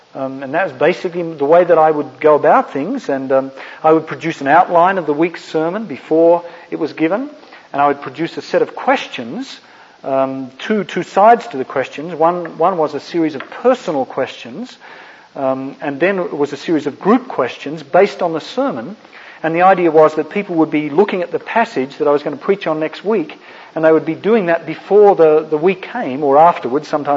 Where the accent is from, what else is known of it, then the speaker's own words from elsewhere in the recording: Australia; accent: Australian; No, that's just my Australian accent.